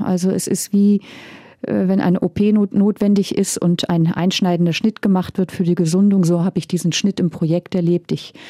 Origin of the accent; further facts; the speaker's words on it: Northern Germany, Germany; accent: German; now in Austria; Nein, ich lebe jetzt schon 14 Jahre in Österreich, aber die deutsche Zunge hört man mir immer noch an. Ich komme aus Norddeutschland und das werde ich wohl auch nie verlieren.